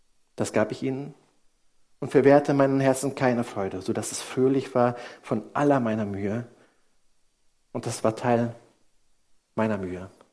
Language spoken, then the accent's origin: German; Indonesia; Ich bin in Indonesien aufgewachsen, 16 Jahre dort gelebt, eine wunderschöne Kindheit verbracht.